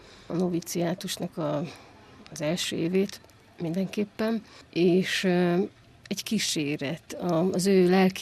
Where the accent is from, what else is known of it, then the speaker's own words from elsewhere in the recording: Nyíregyháza, Szabolcs-Szatmár-Bereg, Hungary; Nyíregyházán születtem, ott éltem 21 évig, és nem vallásos családban.